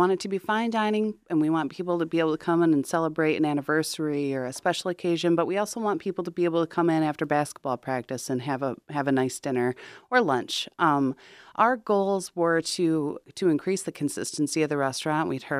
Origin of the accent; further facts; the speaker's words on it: DeWitt, Michigan, United States; I'm from the DeWitt area. I actually graduated from here, this building, Commerce and Sciences.